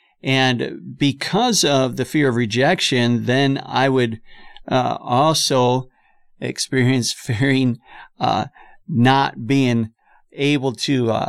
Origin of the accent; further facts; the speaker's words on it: Buffalo, New York, United States; I grew up in Buffalo, New York. We grew up in the ghetto. My family did. It was a very broken part of the city.